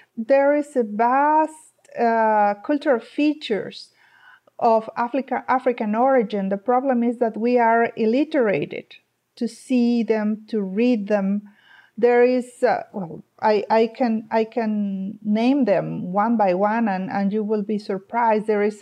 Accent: Veracruz, Mexico; English is a second language; And I said, no, we are from Veracruz, just that.

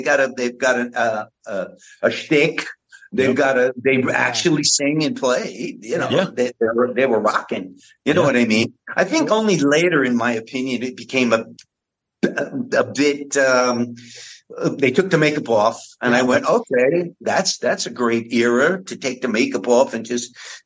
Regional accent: New Jersey, United States; Remember, I'm an Italian from New Jersey.

